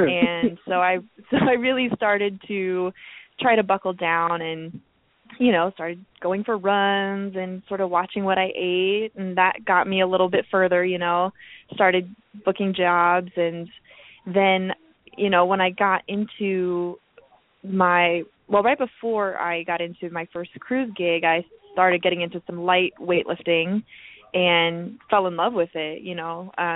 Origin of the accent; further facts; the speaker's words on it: Granger, Iowa, United States; also born or lived in Des Moines, United States; I'm from Des Moines, born and bred. I actually grew up in Granger, little bitty town up north of Des Moines.